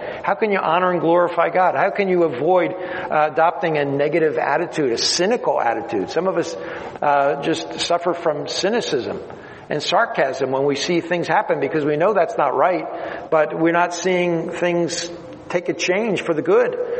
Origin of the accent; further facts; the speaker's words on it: New Jersey, United States; I'm from the Jersey Shore. I forgot to mention that. I'm from New Jersey, on the east coast of Jersey, and I'm from the Jersey Shore.